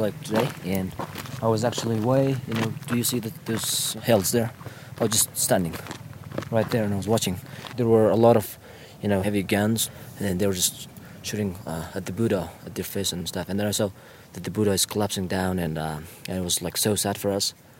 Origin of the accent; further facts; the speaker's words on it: Afghanistan; now in United States; And I want to have my degree, and then I will return back to my hometown and serve my people.